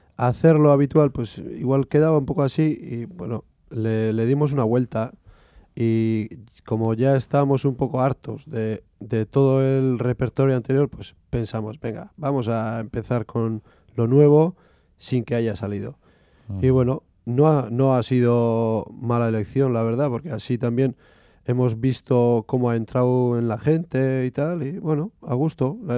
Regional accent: Spain; first language Basque; Spanish is a second language; Metemos esa nana, que en sí también es en euskera y es el guiño a nuestra lengua materna también que le hacemos.

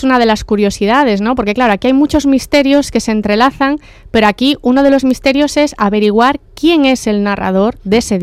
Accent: Galicia, Spain; yo soy gallega, adoro Galicia, pero también tengo una segunda patria, que es Cantabria, porque he ido mucho de pequeña, mi padre es de allí, tengo familia allí

